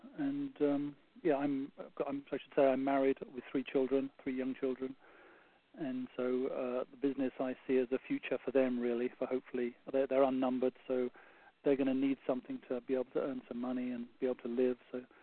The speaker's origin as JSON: {"language": "English", "region": "England", "country": "United Kingdom", "lives_now": "Oregon, United States", "said": "So I'm English, as you can probably hear."}